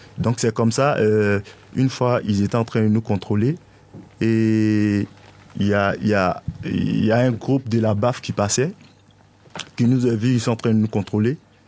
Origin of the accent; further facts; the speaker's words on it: Morocco; De Maroc, de mon bled jusqu'au Maroc, Espagne, j'ai pas croisé de collectif comme ça.